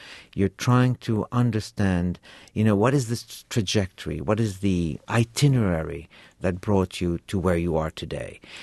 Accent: Alexandria, Alexandria Governorate, Egypt; born there; first language French; English is a second language; I was born in Alexandria, Egypt, but I am not Egyptian. I was born into a Turkish family, but I am not Turkish. I was sent to British schools in Egypt, but I am not British. My family became Italian citizens, and I learned to speak Italian, but my mother tongue is French.

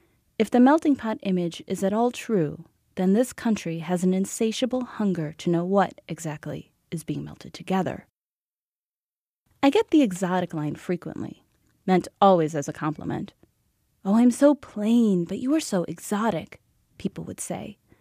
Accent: Oshkosh, Wisconsin, United States; Growing up in Oshkosh was ideal in many ways.

